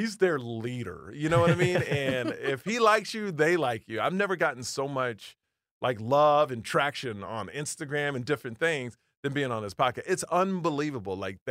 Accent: Houston, Texas, United States; So I grew up in Houston, Texas, all like white people, right?

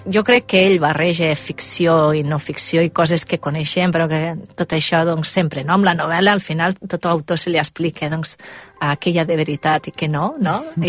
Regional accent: Lleida, Catalonia, Spain; Nosaltres som de Lleida, Padrines és la paraula típica lleidatana, sí.

